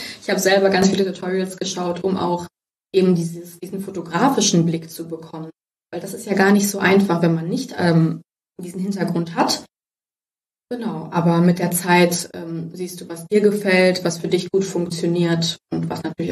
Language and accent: German; Augsburg, Bavaria, Germany; Ich komme aus Augsburg.